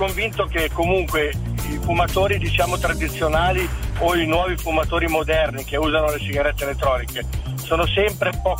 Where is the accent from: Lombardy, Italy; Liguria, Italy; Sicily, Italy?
Lombardy, Italy; Varese; Varese, vi seguo sempre alla radio in macchina